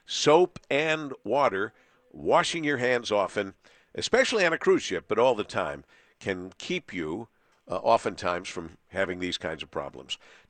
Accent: Monroe, Michigan, United States; I grew up in Monroe, Michigan, but coming to school in Ann Arbor was like going way far away from home.

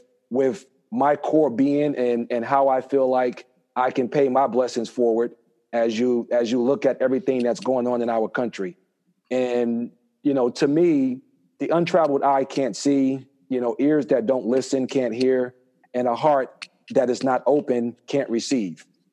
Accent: Newark, New Jersey, United States; growing up in Newark, New Jersey, and witnessing, you know, everything that has basically, you know, been the demise, you know, of Black people

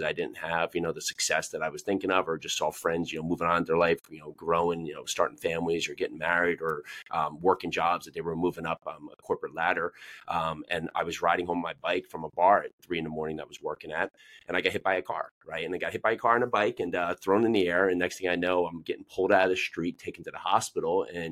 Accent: New Jersey, United States; moved away as an adult; also born or lived in New York City; now in Nashville, United States; I live down here just south of Nashville, Tennessee. I was born and raised up in New Jersey.

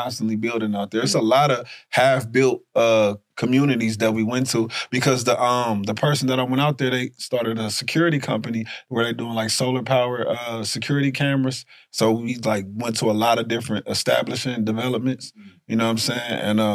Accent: Dayton, Ohio, United States; I'm from Dayton, Ohio, you know what I'm saying? It's not a lot of opportunity there

